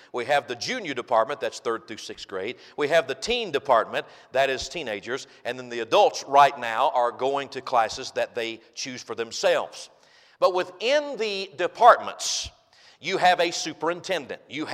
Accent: United States; I am glad. I am proud. I am happy that I'm an American. And I'm glad I'm in this country, friends.

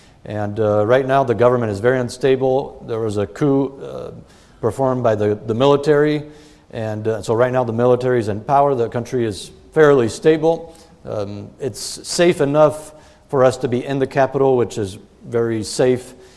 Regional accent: France; I grew up in France as a missionary kid.

